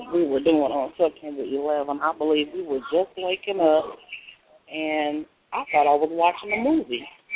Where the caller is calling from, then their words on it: Wylie, Texas, United States; I'm calling from Wiley, Texas.